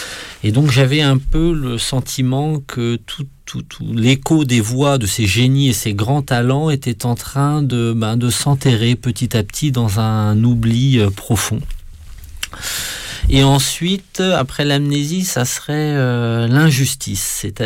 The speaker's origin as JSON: {"language": "French", "town": "Quimper", "region": "Brittany", "country": "France", "tie": "born or raised there", "said": "je suis originaire de Quimper dans le Finistère"}